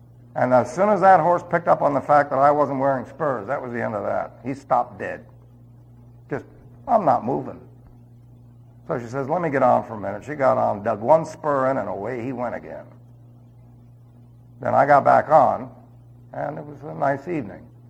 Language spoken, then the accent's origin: English; New York City, New York, United States; Remember, I was from New York City.